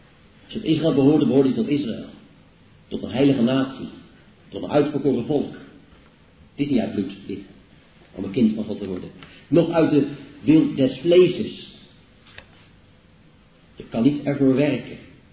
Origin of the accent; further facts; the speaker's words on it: Leiden, South Holland, Netherlands; En dat allemaal traditioneel is, naar ons gebruik als Leidenaars.